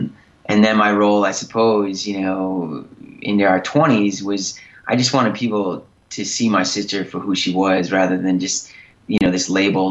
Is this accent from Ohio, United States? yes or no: no; Buffalo, New York, United States; I mean, I grew up in Buffalo. You know, my family was there and Kelly lived there, you know, 10 months out of the year with my parents.